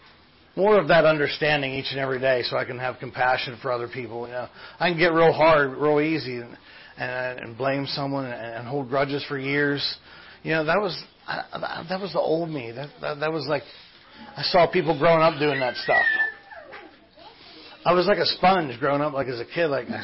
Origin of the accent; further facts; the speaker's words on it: Indiana, United States; now in Latrobe, United States; My hometown's Indiana. I live in Latrobe now. So I'm like part of the Sewana area.